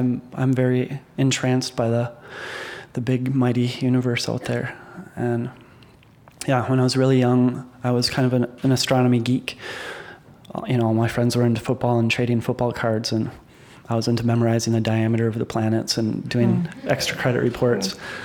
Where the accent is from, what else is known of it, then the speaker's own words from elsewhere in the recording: Owatonna, Minnesota, United States; I don't think so. Actually, I think the thing that really resonated more was there's a place called Mineral Springs, and there's a myth there that the water that comes out of those rocks is magical water from the native people that lived there before.